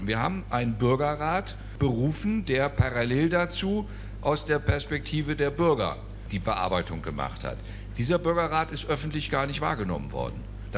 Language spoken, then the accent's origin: German; West Germany, Germany; meine Lebenserfahrung als Westdeutscher ist